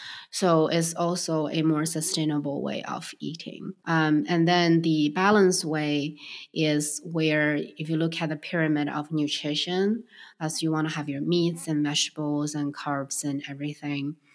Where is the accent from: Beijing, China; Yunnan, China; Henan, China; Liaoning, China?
Beijing, China; So I grew up in Beijing. Jianbing is a very famous but also common breakfast meal.